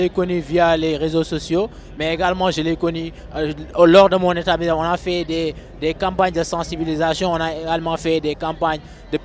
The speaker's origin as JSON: {"language": "French", "country": "Senegal", "said": "Je suis de nationalité sénégalaise, je suis sénégalaise d'origine."}